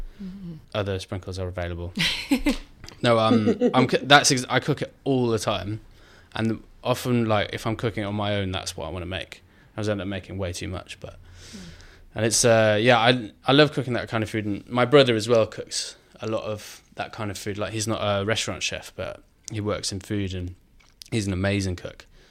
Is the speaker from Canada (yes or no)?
no; Birmingham, West Midlands, United Kingdom; growing up in Birmingham, we used to eat a lot of curry